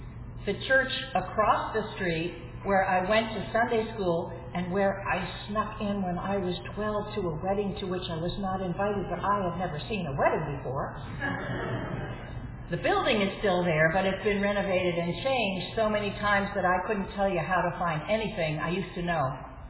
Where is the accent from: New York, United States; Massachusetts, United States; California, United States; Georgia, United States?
New York, United States; Manhattan; When I tell people who ask me that I grew up in Manhattan, they usually say, "Really?"